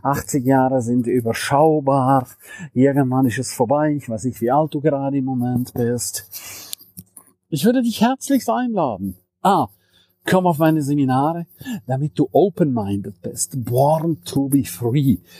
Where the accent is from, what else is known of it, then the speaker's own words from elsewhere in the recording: St. Moritz, Graubünden, Switzerland; In meiner Heimat St. Moritz. Weißt du, wie schön das da ist?